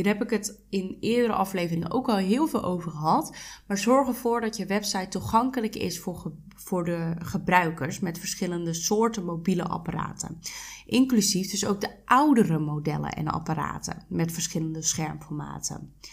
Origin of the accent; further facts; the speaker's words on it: Breda, North Brabant, Netherlands; ik kom uit Breda, dus ik ben ook werkzaam in de buurt van Breda.